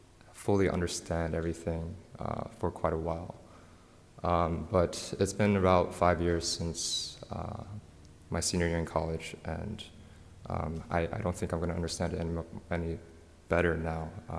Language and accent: English; New Jersey, United States; born there; now in Washington, D.C., United States; I was born in New Jersey, and I eventually went to the University of Illinois for college, and now I'm in the Washington, D.C. area for graduate school.